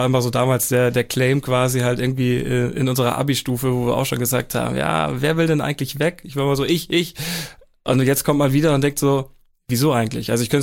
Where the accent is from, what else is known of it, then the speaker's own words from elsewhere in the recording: Schleswig-Holstein, Germany; oder entlang sogar der schönen Schlei, wo ich herkomme.